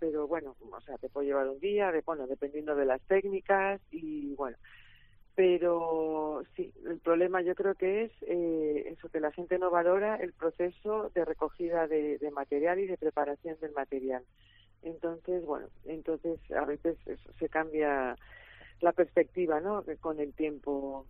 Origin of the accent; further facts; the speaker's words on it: San Sebastián, Basque Country, Spain; born there; moved away as an adult; now in Galicia, Spain; nací en San Sebastián, pero llevo casi 30 años viviendo en Galicia, pero mi abuelo era de un pueblecito de Burgos